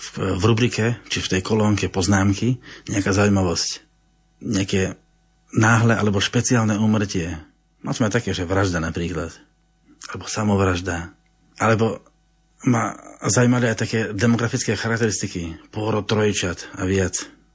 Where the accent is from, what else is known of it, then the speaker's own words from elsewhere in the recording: Tuhár, Banská Bystrica Region, Slovakia; o tých rodoch našich tuharských, ja som rodák z Tuhára